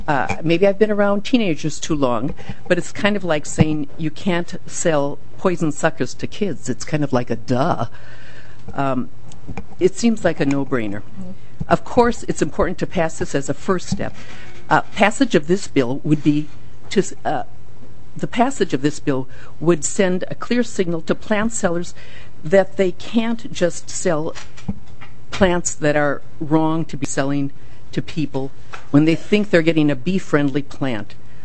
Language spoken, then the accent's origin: English; Shorewood, Minnesota, United States; I'm from Shorewood, Minnesota.